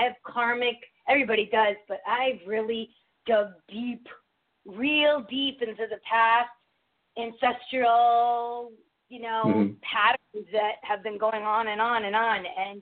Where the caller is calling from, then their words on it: Connecticut, United States; Connecticut. And I think I've called before.